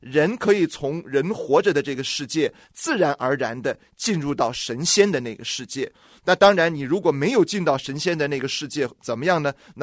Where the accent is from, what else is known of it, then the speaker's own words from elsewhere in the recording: China; 那风水我们中国人都知道，这个是咱们中国特有的一种文化的现象。